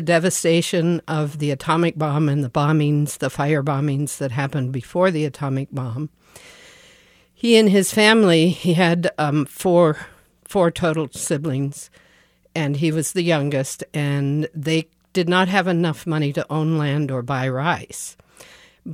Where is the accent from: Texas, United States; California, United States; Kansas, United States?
Kansas, United States; And I was one of the people who said it's impossible because I grew up in Kansas as a cowgirl.